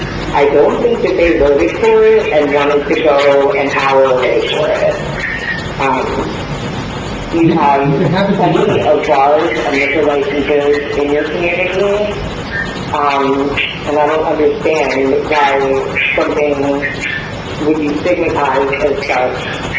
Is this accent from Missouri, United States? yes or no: no; Palmetto, New Jersey, United States; I'm from Palmetto, New Jersey.